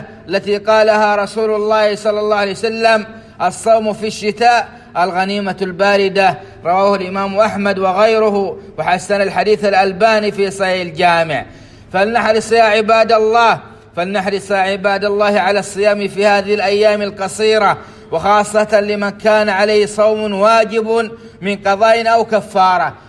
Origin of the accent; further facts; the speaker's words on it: Saudi Arabia; في بلادنا السعودية